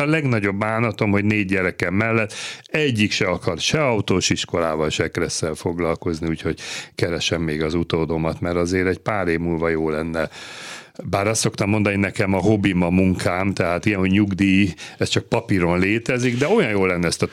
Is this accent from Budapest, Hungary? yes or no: yes; Budapest, Hungary; egyszem gyerekként nevelkedtem Budafokon, mondom, a bicikli volt a mindenem